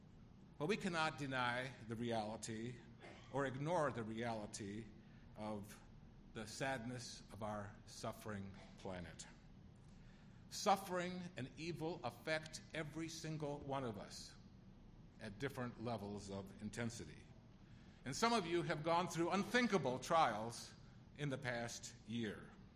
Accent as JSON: {"language": "English", "country": "United States", "tie": "born or raised there", "said": "My parents were looking for a home. They finally found a home in the United States. I grew up in the Ukrainian community of other immigrants"}